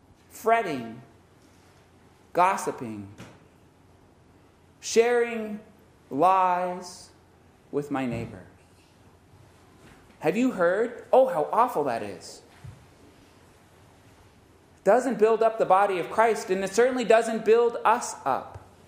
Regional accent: California, United States; I grew up in California where we had big, long, you know, 7-9 inch long pine needles.

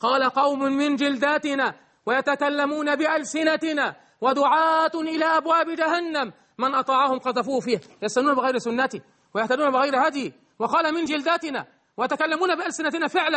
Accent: Egypt; وكل هذه الجبال عندنا في مصر

